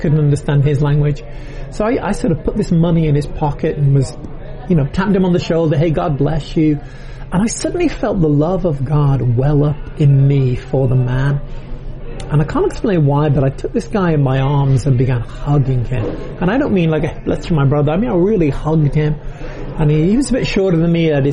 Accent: United Kingdom; Now, again, I'm British. I've never met a leper. We don't tend to have a lot of leprosy in Europe.

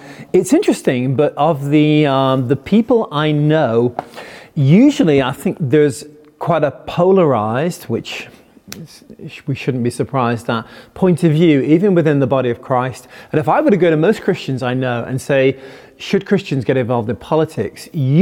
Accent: Liverpool, North West England, United Kingdom; born there; You know, I was born in Liverpool

